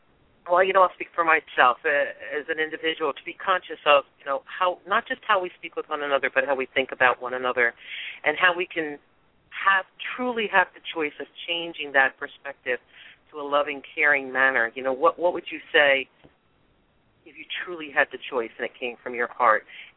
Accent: New Jersey, United States; New Jersey as, it's my home state. I was born and raised here, although I've lived in several other areas of the country.

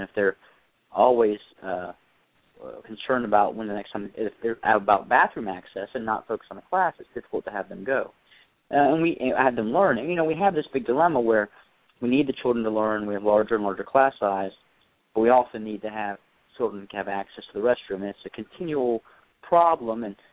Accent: North Carolina, United States; And I'm from North Carolina

